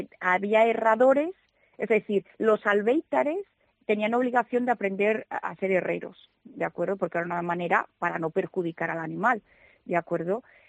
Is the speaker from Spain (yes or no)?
yes; Zamora, Castile and León, Spain; born there; yo nací en Zamora, pero me gusta el calor.